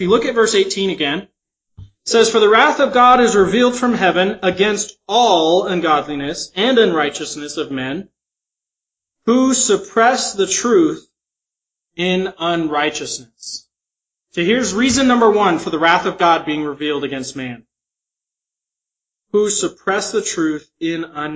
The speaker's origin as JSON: {"language": "English", "region": "Utah", "country": "United States", "tie": "born or raised there", "said": "For example, I was born and raised in Utah."}